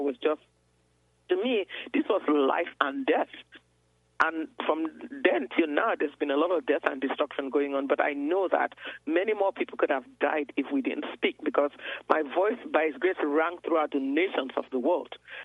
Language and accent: English; Houston, Texas, United States; I'm from Houston, Texas, and this incident happened in Washington, D.C., at the steps of the Supreme Court.